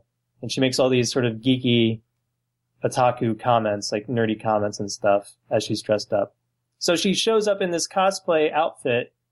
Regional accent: United States; Like, there's American cheese, and I'm an American, but I really don't want to be associated with American cheese as it is.

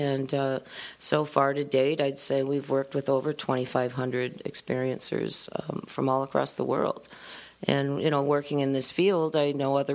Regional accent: Athens, Ohio, United States; We grew up in Athens, Ohio. Had a TV, but I think we watched Tom and Jerry on Saturdays

